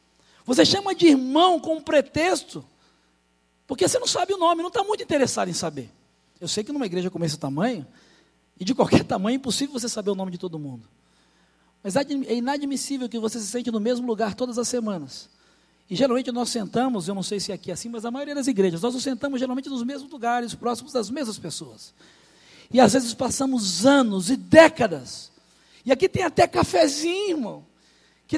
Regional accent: Rio de Janeiro, Brazil; A gente estava conversando sobre a cidade do Rio de Janeiro, eu sou carioca

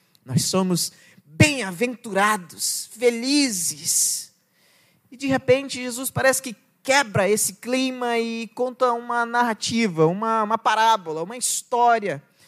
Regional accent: Pará, Brazil; lá no interior do Pará, por isso que eu sou um pastor VIP, eu vim do interior do Pará.

